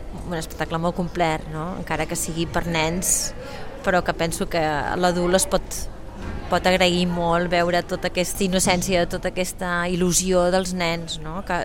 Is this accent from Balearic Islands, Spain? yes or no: no; Valls, Catalonia, Spain; Soc de Valls